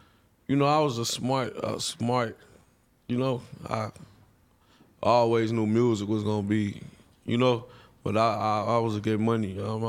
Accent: Kankakee, Illinois, United States; I'm from Kankakee. Okay. It's like 45 minutes, 30 minutes away from Chicago.

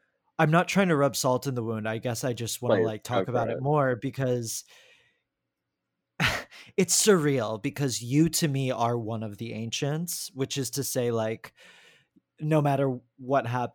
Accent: Texas, United States; because I'm from Texas. When I go back home, well, for a lot of like code switchy reasons, I'm just like very different.

